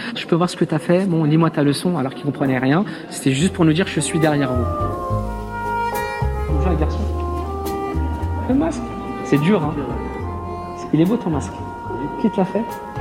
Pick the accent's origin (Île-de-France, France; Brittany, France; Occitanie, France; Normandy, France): Île-de-France, France; La Courneuve; J'ai grandi à la Courneuve, donc à la cité des 4000.